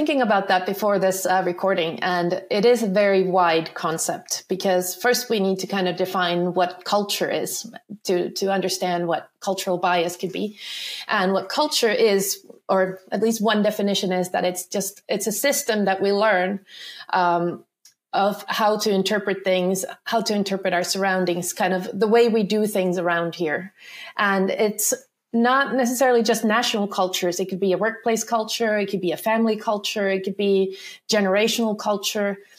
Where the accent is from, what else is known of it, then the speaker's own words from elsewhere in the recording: Finland; also born or lived in United States / Sweden / Netherlands; I am from Finland. I'm actually living in Finland at the moment. But maybe also related to today's topic, I have also lived in different countries. I've lived in the US and in Sweden and in the Netherlands.